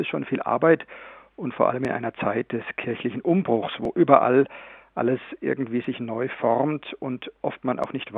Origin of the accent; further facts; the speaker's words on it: Freiburg, Baden-Württemberg, Germany; Ich stamme aus Freiburg und war nach dem Abitur zunächst im Priesterseminar dort 2 Jahre